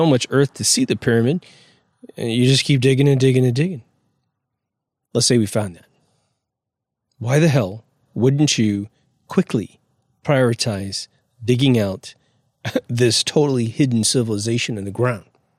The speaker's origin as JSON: {"language": "English", "region": "Kansas", "country": "United States", "said": "I come from Kansas, center of the United States."}